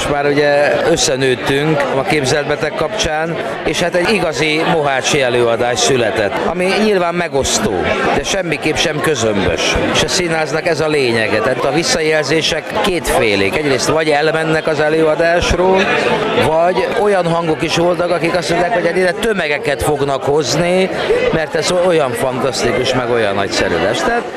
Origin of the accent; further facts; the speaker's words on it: Pécs, Baranya, Hungary; hiszen én ugye tüke pécsi vagyok. Ezt azt hiszem nagyon sokan tudják rólam. Én itt éltem le az életemet, 38 éve játszom ebbe a városba különböző színpadokon.